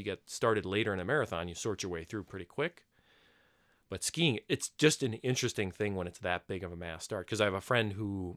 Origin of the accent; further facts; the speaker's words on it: Minnesota, United States; It's just fun as a Minnesotan to poo-poo other states just because they're right there.